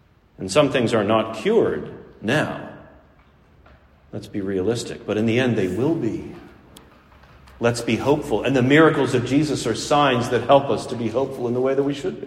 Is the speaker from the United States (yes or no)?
yes; Pittsburgh, Pennsylvania, United States; I had a brother quote that line to me not too long ago when he found out I was from Pittsburgh, because he was from Cleveland.